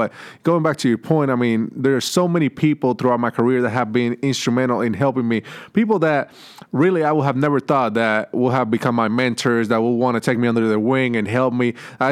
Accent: Puerto Rico; I come from Puerto Rico, where the average household income is like $18,000 a year, right? That was in my household. My parents were middle class

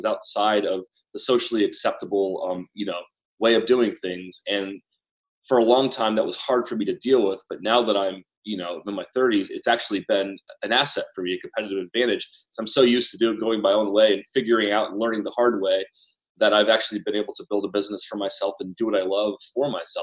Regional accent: Columbus, Ohio, United States; also born or lived in Lancaster; I'm 31 years old, and I'm from Columbus, Ohio. I was born in Lancaster, Ohio, which is about 45 minutes southeast.

